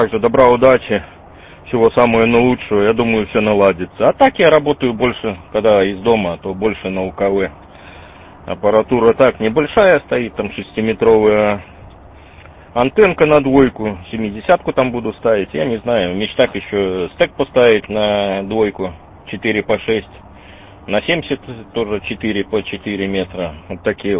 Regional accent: Belarus; Я сам из Белоруссии, просто я дальнобойщик.

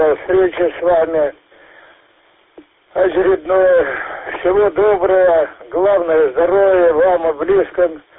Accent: Volgodonsk, Rostov Oblast, Russia; Я из Волгодонска

